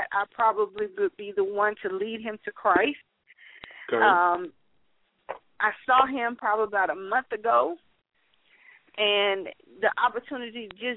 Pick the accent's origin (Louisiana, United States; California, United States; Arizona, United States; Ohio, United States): Louisiana, United States; New Orleans; now in Georgia, United States; I live in Georgia. One of them is Georgia, but originally from New Orleans.